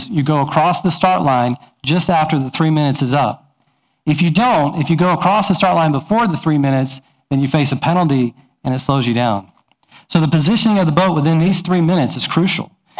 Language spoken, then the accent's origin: English; New Zealand; born there; Now, some of you may know that I'm a Kiwi. So I'm a Kiwi at heart. I was born in New Zealand. I have family in New Zealand.